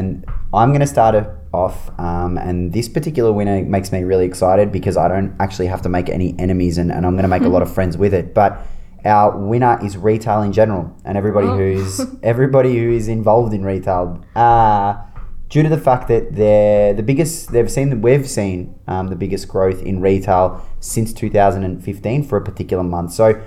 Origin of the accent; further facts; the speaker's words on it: Melbourne, Victoria, Australia; Yeah, so they're from my hometown, which is really exciting.